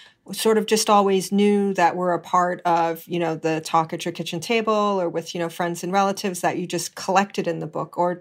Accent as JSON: {"language": "English", "region": "Hawaii", "country": "United States", "tie": "born or raised there", "said": "Notably, I was born and raised in Hawaii. And of course, we have lots of Asian communities and Chinese communities."}